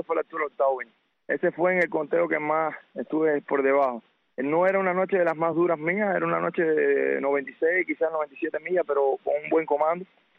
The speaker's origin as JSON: {"language": "Spanish", "country": "Cuba", "moved": "as an adult", "said": "yo vine básicamente lesionado de Cuba. Yo vine de Cuba prácticamente sin poder tirar, como decimos nosotros."}